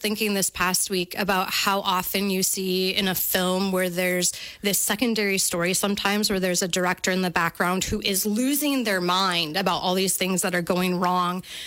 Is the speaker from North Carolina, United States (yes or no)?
no; Wisconsin, United States; also born or lived in Richland Center; So I was born in Richland Center. I lived here until about second grade, and my family moved away. We lived all over the state of Wisconsin, and then my family had moved back some time ago.